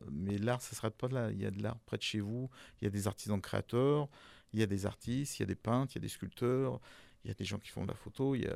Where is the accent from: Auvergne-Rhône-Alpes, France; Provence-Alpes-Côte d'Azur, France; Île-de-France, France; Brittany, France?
Auvergne-Rhône-Alpes, France; Lyon; je parle souvent de Lyon parce que je suis lyonnais